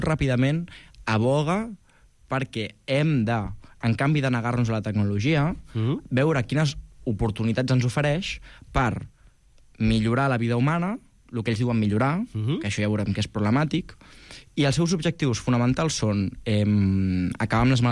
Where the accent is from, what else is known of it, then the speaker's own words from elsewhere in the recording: Castelldefels, Catalonia, Spain; Mira, jo, saps que jo soc de Castelldefels?